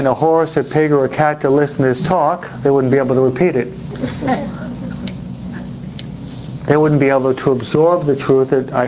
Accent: New York, United States; I'll be more crass and concrete as a New Yorker.

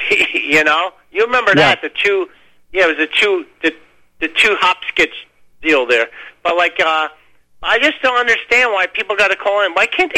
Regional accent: New Jersey, United States; born there; Dude, I was born in New Jersey. I'm a Catholic. My mother was born in New Jersey. I'm not from Ukraine. My family heritage is from Ukraine.

